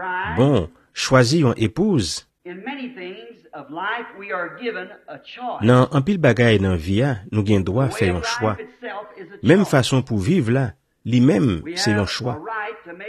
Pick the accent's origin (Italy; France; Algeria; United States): United States; en tant qu'Américain, pour choisir n'importe quelle église qu'on voulait venir maintenant